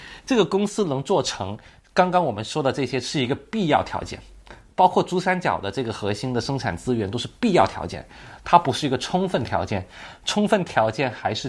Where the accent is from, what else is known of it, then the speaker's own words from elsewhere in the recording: Guangzhou, Guangdong, China; 我作为一个广州土生土长的一个人，我还挺自豪啊